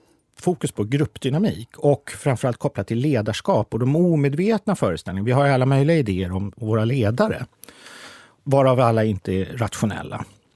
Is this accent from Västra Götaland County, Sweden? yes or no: no; Stockholm, Stockholm County, Sweden; jag är 50, kommer från Stockholm